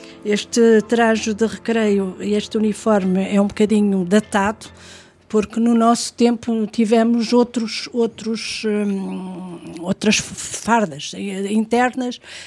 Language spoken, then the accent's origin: Portuguese; Santarém, Portugal; also born or lived in Goa, India; Nasci em 53, em Goa, muito longe. E vim para o continente pequenina. Fiz a escola primária em Santarém, onde o meu pai era militar.